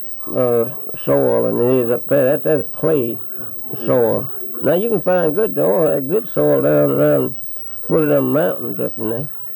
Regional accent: Fort Gaines, Georgia, United States; I said, I'm from Fort Gaines, Georgia.

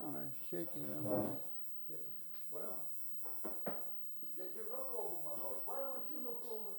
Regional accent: Georgia, United States; accent: southern; And we told her we were from Georgia.

